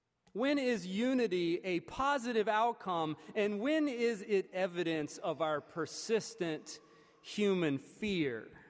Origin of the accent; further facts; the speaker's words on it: North Carolina, United States; When an entire state, my home state of North Carolina, seems consumed with fears about the differences of a few.